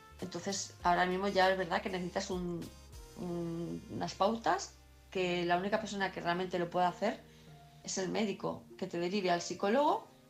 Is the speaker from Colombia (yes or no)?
no; Palma de Mallorca, Balearic Islands, Spain; de Palma de Mallorca